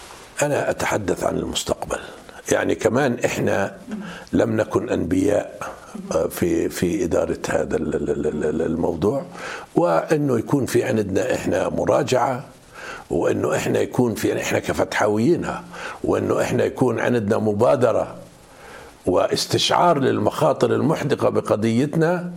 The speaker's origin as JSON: {"language": "Arabic", "country": "Palestine", "said": "إحنا كفلسطينيين إحنا النقيض الاستراتيجي لهذا الاحتلال"}